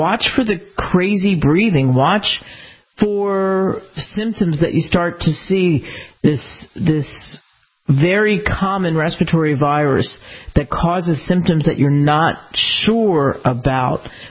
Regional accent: Pennsylvania, United States; Because everybody in my life, I grew up outside of Philadelphia, reached back to me

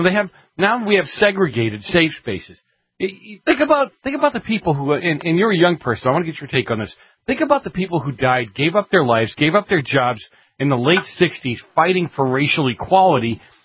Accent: Boston, Massachusetts, United States; I'm from Boston. You know, we have like 60 colleges in Boston. And we still can't speak the King's English.

